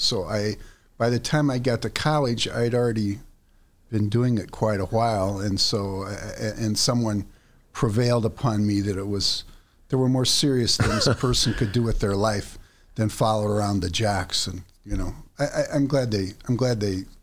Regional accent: Washington, Illinois, United States; I'm a hick from Washington, Illinois.

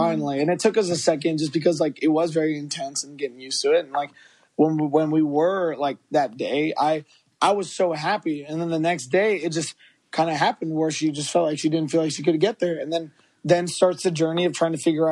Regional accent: Chicago, Illinois, United States; we're both from Chicago.

